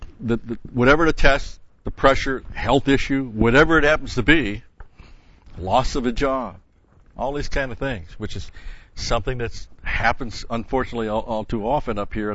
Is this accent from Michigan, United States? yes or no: no; New York, United States; Now, when I was growing up in the New York State school system, they had Regents tests that you had to pass at the end of every year.